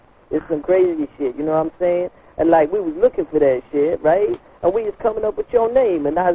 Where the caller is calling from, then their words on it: Brooklyn, New York, United States; We is up in Brooklyn, you know?